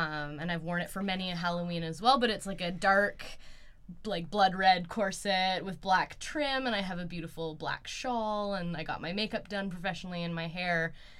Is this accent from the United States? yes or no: no; Queensland, Australia; because I grew up on the Sunshine Coast, so it's right mm-hmm. by the ocean.